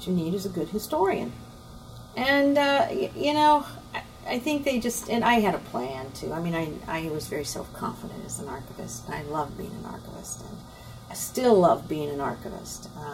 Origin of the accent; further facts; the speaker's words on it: Nebraska, United States; moved away as an adult; now in New York City, United States; I'm originally from Nebraska. I arrived in New York City in 1977 just before the 1977 blackout